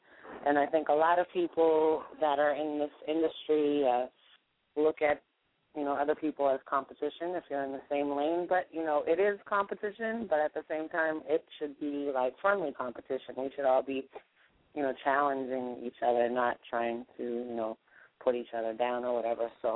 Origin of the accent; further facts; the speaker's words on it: Boston, Massachusetts, United States; now in New York City, United States; right now I am calling you live from the Bronx, New York City. I'm originally from Boston. I came here like about 8 years ago